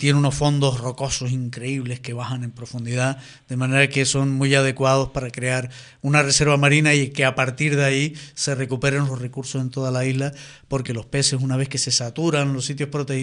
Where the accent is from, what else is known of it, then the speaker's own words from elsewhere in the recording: Valle Gran Rey, Canary Islands, Spain; cuando yo era un chico, yo soy de Valle Gran Rey, vivía allí y lo veía claramente